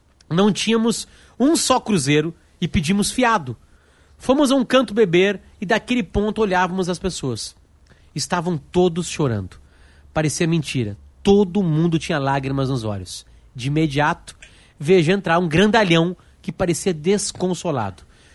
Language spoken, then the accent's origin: Portuguese; Brazil; Olá, como está? Tranquilo? Bom, nós somos do Brasil e.